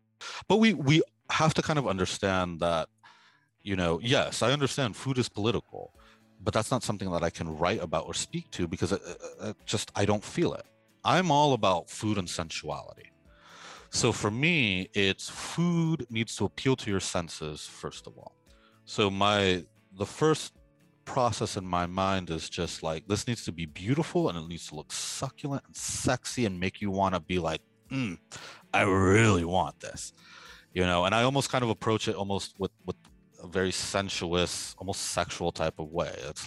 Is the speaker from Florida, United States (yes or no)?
yes; Miami, Florida, United States; Growing up in Miami, which is like, I think now reaching almost 70% Hispanic or Latino, that's the norm.